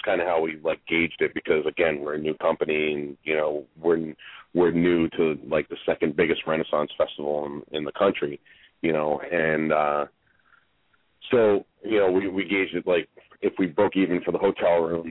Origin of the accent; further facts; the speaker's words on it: Bronx, New York, United States; You know, I was born and raised in the Bronx. I'm 100% Italian and a Taurus on top of that.